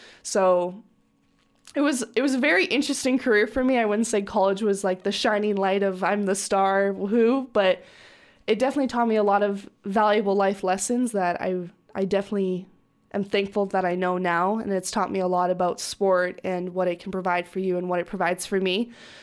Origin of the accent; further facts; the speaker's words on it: Canada; now in Germany; I am Canadian, but I played college at UCLA, so that's in America, in California. And now I'm playing professionally overseas in Germany